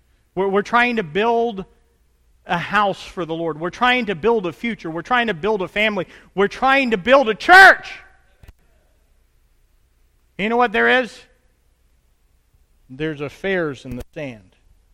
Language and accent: English; Tennessee, United States; He's from Texas. I'm from Tennessee.